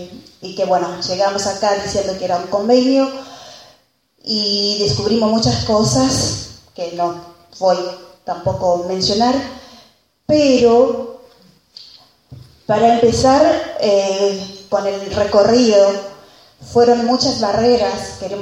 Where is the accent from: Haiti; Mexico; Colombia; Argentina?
Haiti; Spanish is a second language; vengo de Haití